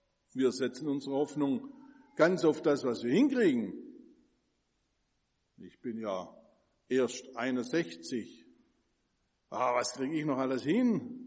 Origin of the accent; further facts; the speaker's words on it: Kirchheim, Germany; Also wo ist meine Heimat? In Kirchheim. Und wo ist meine Heimat in Kirchheim? Auf dem Schafhof.